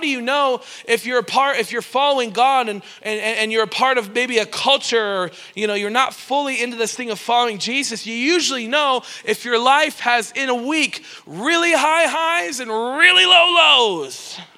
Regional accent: Toronto, Ontario, Canada; also born or lived in Cleveland; I'm from Cleveland, Ohio. I grew up in an incredibly prophetic culture, a place like this. And, you know, when I grew up in the outpouring, you know, I grew up in Toronto. I grew up as a 5-6-year-old

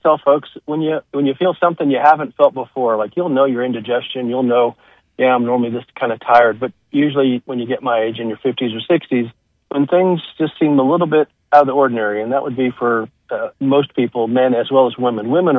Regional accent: Huntsville, Alabama, United States; I grew up here in Huntsville. I was born in Huntsville Hospital, went to Butler High School, always had an interest in medicine

